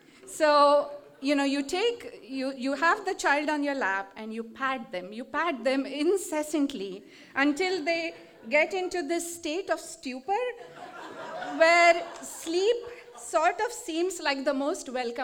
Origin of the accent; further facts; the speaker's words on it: India; Idioms and slang, pop culture jokes are completely, you know, foreign to us when we come from India.